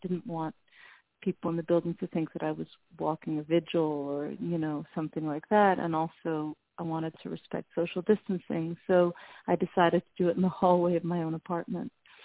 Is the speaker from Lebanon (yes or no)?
yes; Lebanon; I grew up in Lebanon, and the men would pace, you know, with worry beads in their hands.